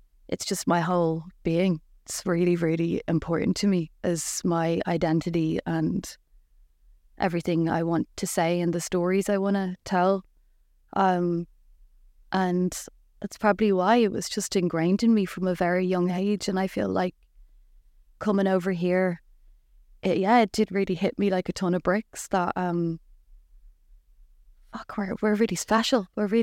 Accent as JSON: {"language": "English", "country": "Ireland", "tie": "born or raised there", "said": "Growing up in Ireland was beautiful. I went to an all-girls Catholic school my whole life."}